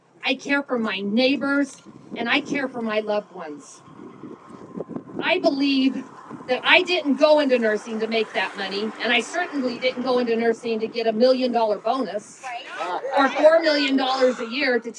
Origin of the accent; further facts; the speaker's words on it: Hermiston, Oregon, United States; I am from Hermiston, Oregon, and I am most honored to be the president of the Oregon Nurses Association.